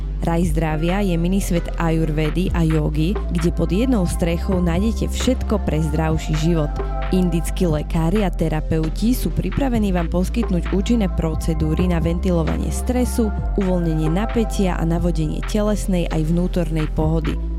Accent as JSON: {"language": "Slovak", "town": "Humenné", "region": "Prešov Region", "country": "Slovakia", "said": "Ja som z Humeného, z východu a keď som začala chodiť na vysokú školu do Bratislavy a potom som sa vracala do toho Humeného, tak dokola som počúvala, že joj, ty už v tej Bratislave, už aký máš prízvuk"}